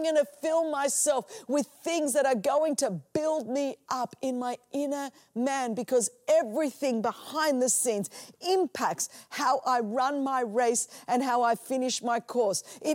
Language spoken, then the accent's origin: English; Australia; Now, look, I'm from Australia and I love the heat.